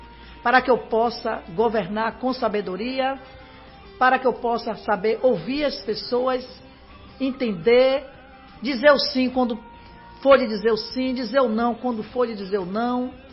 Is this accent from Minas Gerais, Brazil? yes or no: no; Uruçuca, Bahia, Brazil; Nasci em Uruçuca, na Avenida Evandro Magalhães. Nasci, cresci, estou até hoje lá.